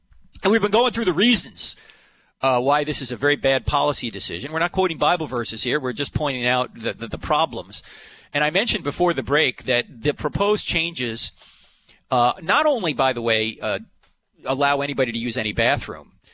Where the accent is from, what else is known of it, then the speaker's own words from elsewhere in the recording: New Jersey, United States; maybe because I'm from New Jersey, a conscience.